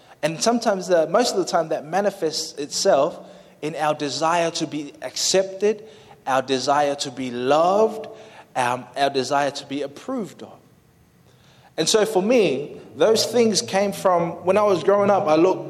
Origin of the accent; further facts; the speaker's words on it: Australia; also born or lived in New Zealand; growing up in Australia. And so I was like all these different worlds that were happening in my life.